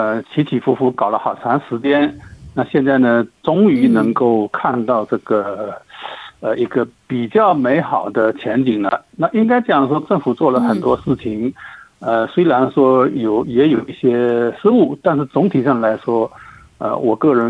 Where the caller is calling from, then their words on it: Sydney, New South Wales, Australia; 我是悉尼的